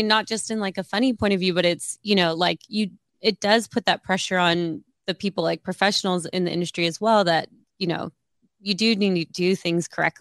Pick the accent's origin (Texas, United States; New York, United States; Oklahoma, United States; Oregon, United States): Oregon, United States; I'm from Oregon originally, so I grew up like on the water